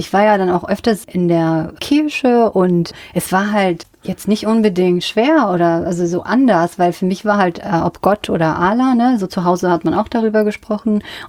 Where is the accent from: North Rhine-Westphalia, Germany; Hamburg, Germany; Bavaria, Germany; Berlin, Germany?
North Rhine-Westphalia, Germany; Aus dem Siegerland.